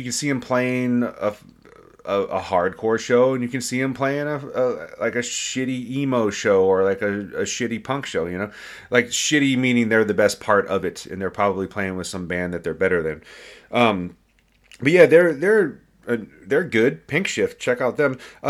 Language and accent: English; Winchester, Virginia, United States; like my first episode of 2021 was an episode about my hometown in Winchester, Virginia